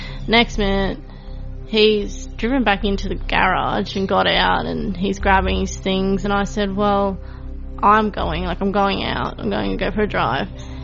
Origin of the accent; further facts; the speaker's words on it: Goomeri, Queensland, Australia; also born or lived in Wondai; I'm 27 years old and I'm from Gumeri, born in Wandai.